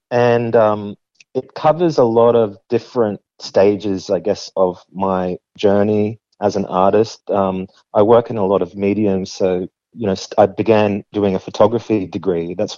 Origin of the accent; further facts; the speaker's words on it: Chimbu Province, Papua New Guinea; And we're from the south region of Chimbu province in the highlands, and there's over 900 languages and tribes.